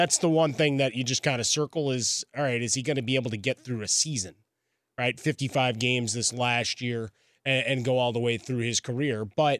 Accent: Chicago, Illinois, United States; now in Los Angeles, United States; And I speak as a Chicagoan transplanted here to Los Angeles.

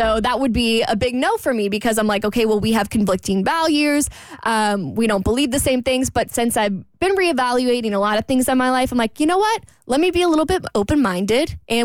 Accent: Jacksonville, Florida, United States; So anyway, I'm out in Jacksonville, my hometown, last week while we're on vacation.

